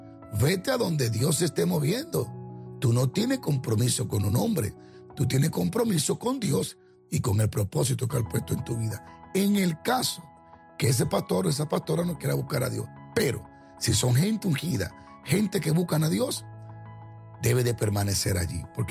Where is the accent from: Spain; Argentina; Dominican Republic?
Dominican Republic; En mi país, de donde yo vengo, República Dominicana